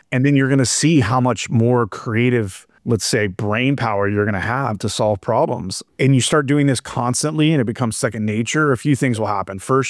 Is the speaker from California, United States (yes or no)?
yes; Los Angeles, California, United States; Lucky enough, like I said, growing up in Los Angeles, we have our home in Pasadena.